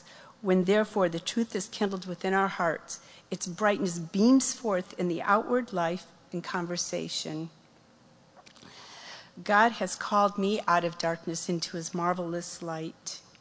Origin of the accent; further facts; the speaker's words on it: Michigan, United States; I was thinking about the time I grew up in Michigan. Michigan is surrounded by the three Great Lakes, and there are a lot of lighthouses on the shores around the state of Michigan.